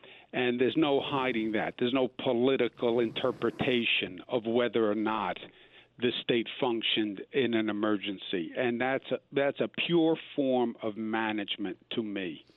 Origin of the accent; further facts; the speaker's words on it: Queens, New York, United States; I'm from Queens. I know you see Queens as an outer borough and you see me as a second class citizen.